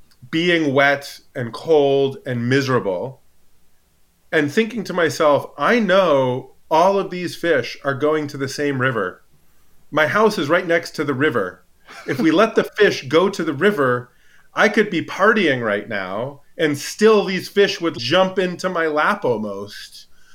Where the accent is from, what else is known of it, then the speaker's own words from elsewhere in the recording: Alaska, United States; I grew up in Alaska, and as soon as I could legally hold a job in the summers, I was always working.